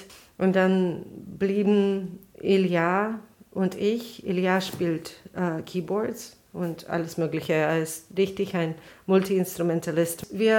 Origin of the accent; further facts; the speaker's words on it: Riga, Latvia; German is a second language; now in Berlin, Germany; Ich komme aus Riga, Lettland und wohne zurzeit in Berlin.